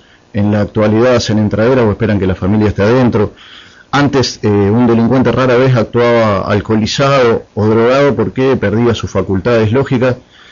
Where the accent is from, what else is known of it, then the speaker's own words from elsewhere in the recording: Pinamar, Buenos Aires Province, Argentina; pese a ser de Pinamar de toda la vida